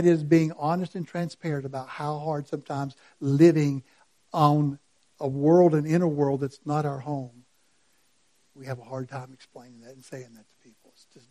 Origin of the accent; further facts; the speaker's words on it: Georgia, United States; let's go ahead and say it because I'm from Georgia, those Bulldogs as they come out of that locker room.